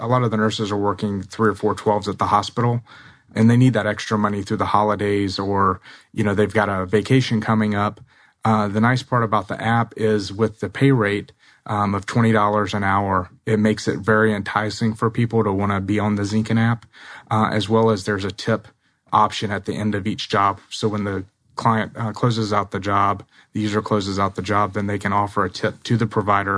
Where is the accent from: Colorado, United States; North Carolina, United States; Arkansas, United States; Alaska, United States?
North Carolina, United States; I'm from North Carolina originally.